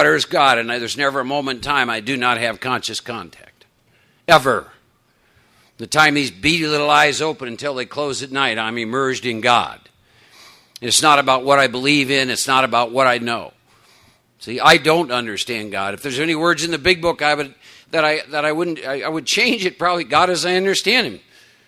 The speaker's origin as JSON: {"language": "English", "region": "Iowa", "country": "United States", "tie": "born or raised there", "lives_now": "Texas, United States", "said": "I live in Texas, but born and raised in Iowa, second oldest of four boys, raised in a Norwegian farming community."}